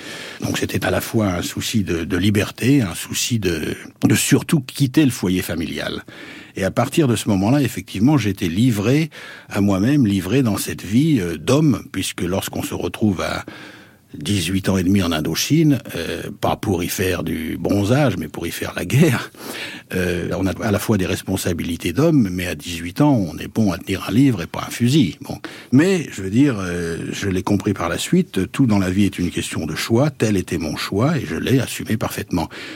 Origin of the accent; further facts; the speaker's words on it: France; moved away as an adult; J'ai quitté la France pour m'engager dans l'armée pendant... J'ai pris un engagement de 5 ans.